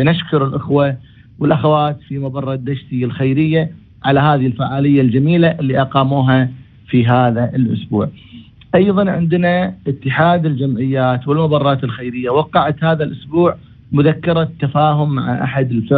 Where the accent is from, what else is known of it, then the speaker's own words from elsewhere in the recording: Kuwait; وما ودنا في الحقيقة يكون طالب عندنا بالكويت ما يحصل أحد يدفع رسومه أو يكفله